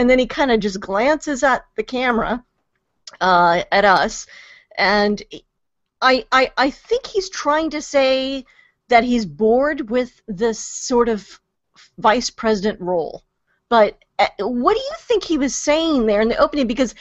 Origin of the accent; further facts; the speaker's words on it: the South, United States; I'm Southern or I'm from the South, but I have no I take no pride in the Civil War